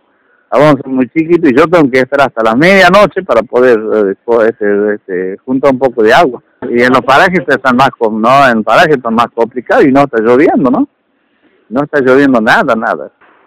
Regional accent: Misión La Paz, Salta, Argentina; En el caso de Misión La Paz, yo soy de Misión La Paz.

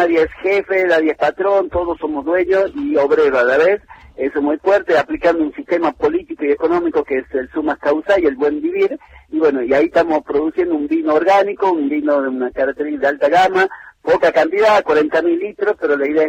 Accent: Amaicha del Valle, Tucumán, Argentina; los Amaichas hoy en día somos dueños del territorio

